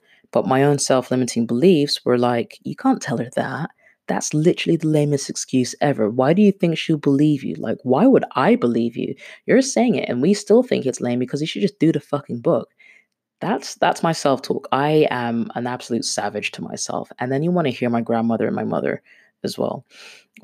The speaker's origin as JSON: {"language": "English", "country": "Kenya", "said": "being a Kenyan kid, right, I might be a bit of a third culture kid, and I am a third culture kid, but by the same token, I am completely unapologetically Kenyan."}